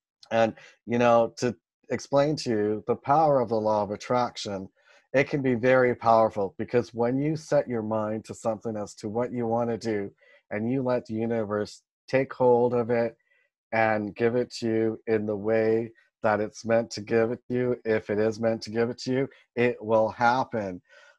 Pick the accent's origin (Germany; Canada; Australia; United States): Canada; also born or lived in London, England; even though I'm Canadian, I'm also Swiss. And so I've had the privilege to be able to live all around the world.